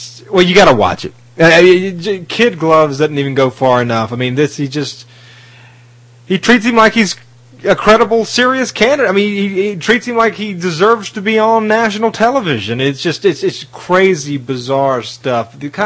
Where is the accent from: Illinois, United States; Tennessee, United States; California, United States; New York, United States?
Tennessee, United States; I have been born and raised in Tennessee. Tennessee will always be my home. Tennessee will always be the state I have the most love for.